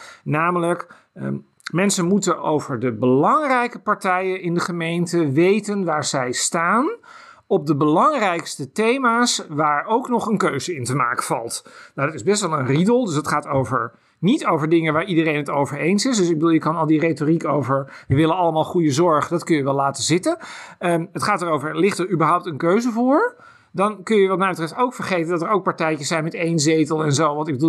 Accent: Den Helder, North Holland, Netherlands; born there; ik praat graag over mijn geboorteplaats in Den Helder. Dat is veel kleiner.

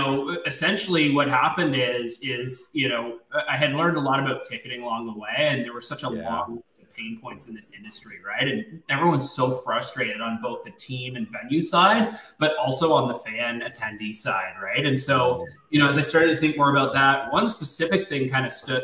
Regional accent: Toronto, Ontario, Canada; now in United States; Born and raised in Toronto originally, so I'm a Canadian.

